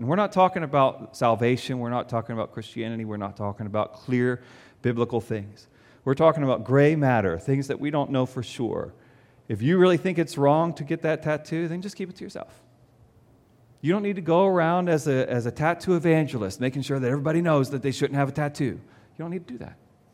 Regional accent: Dayton, Ohio, United States; now in Pittsburgh, United States; I grew up in Dayton, Ohio. And there is alcohol there, and people do drink there. But I never knew the obsession with alcohol until I moved to Pittsburgh.

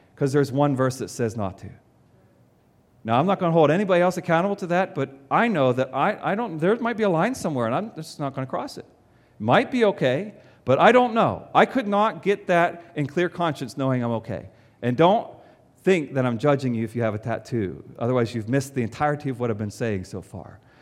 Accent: Dayton, Ohio, United States; now in Pittsburgh, United States; I grew up in Dayton, Ohio. And there is alcohol there, and people do drink there. But I never knew the obsession with alcohol until I moved to Pittsburgh.

